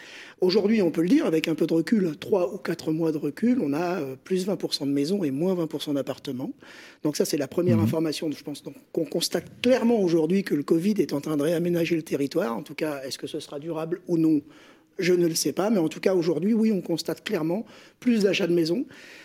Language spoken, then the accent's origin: French; Paris, Île-de-France, France; moi je suis parisien